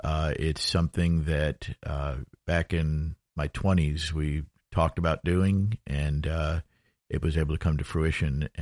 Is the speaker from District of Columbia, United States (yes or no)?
no; Rochester, New York, United States; Well, I grew up in Rochester, New York, and our family would vacation for six weeks a year in Cocoa Beach.